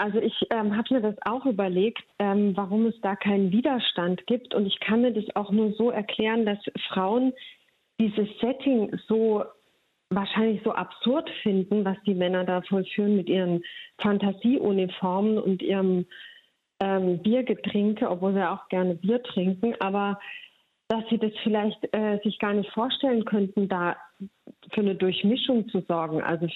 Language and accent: German; Southern Germany, Germany; now in Cologne, Germany; Ich komme ja aus Süddeutschland und bin im Kölner Karneval noch nicht richtig angekommen